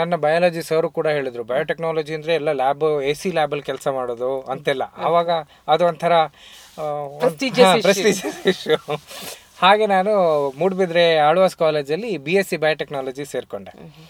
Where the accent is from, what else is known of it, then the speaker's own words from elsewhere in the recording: Sullia, Karnataka, India; ನಾನು ಹುಟ್ಟಿ ಬೆಳೆದಿದ್ದೆಲ್ಲ ಸುಳ್ಯದಲ್ಲಿ, ದಕ್ಷಿಣ ಕನ್ನಡ ಜಿಲ್ಲೆಯಲ್ಲಿ ಇದೆ, ಮಡಿಕೇರಿಯಿಂದ 50 ಕಿಲೋಮೀಟರ್ ಕೆಳಗಡೆ.